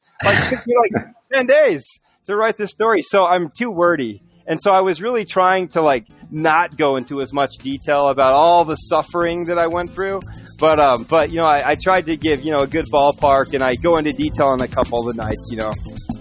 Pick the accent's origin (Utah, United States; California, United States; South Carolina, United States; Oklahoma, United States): Utah, United States; You know, I'm from Utah. You know, there might be some cool link ups to do in Utah, too.